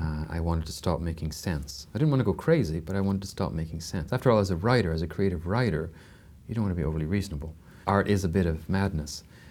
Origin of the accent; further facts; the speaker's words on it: Canada; I'm Canadian, which is a very secular country